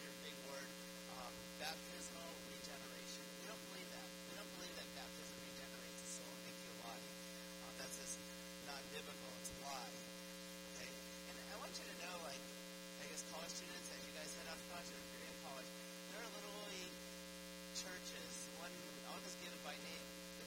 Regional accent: the South, United States; Growing up in the South, I had to realize I was serving in the South

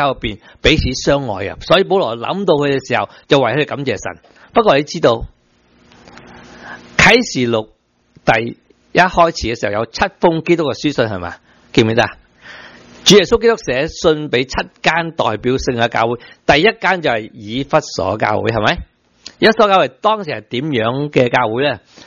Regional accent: China; 我自己中国人才讲回中国人。我是中国人

